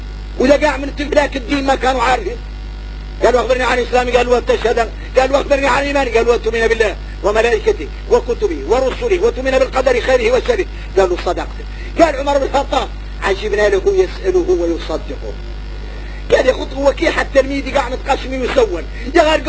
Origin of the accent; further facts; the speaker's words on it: Mauritania; احنا موريتاني